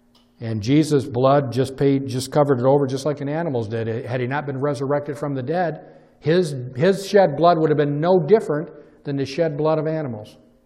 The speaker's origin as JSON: {"language": "English", "region": "the South", "country": "United States", "said": "I'm from the South, so I can say it that."}